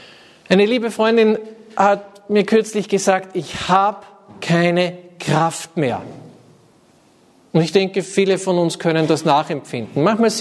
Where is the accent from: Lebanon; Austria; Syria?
Austria; Gosau, Upper Austria; Ich bin ja in der Gosau im Salzkammergut aufgewachsen und am Berg, also schon Richtung Dachstein